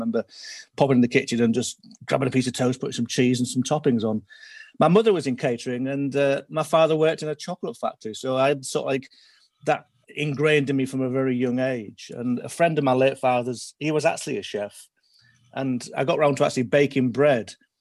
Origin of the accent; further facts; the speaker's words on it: Hull, Yorkshire and the Humber, United Kingdom; when I came from Hull